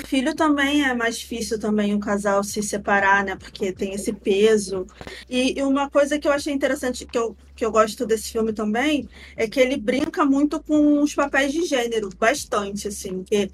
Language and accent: Portuguese; Germany; Eu sou alemã.